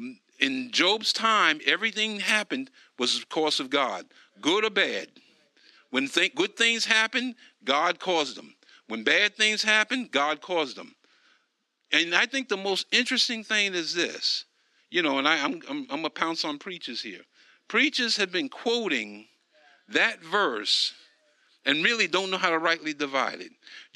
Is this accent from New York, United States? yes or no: yes; Bronx, New York, United States; see, I grew up in the Bronx, and people steal all the time.